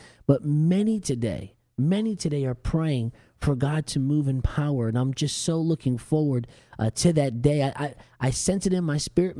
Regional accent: New Jersey, United States; And I was Hispanic growing up in New Jersey, and we had previously had been to, you know, a different gathering.

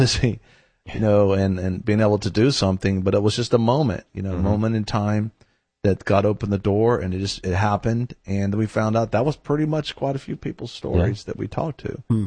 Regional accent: Houston, Texas, United States; I'm from Houston, Texas.

